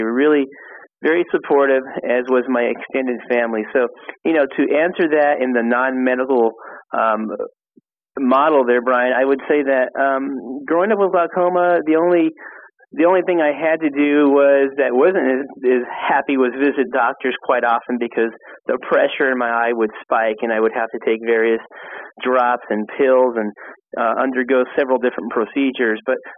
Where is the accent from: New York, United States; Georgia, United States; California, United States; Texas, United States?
California, United States; And I grew up in the San Gabriel Valley, which is about a half hour, 40 minutes away.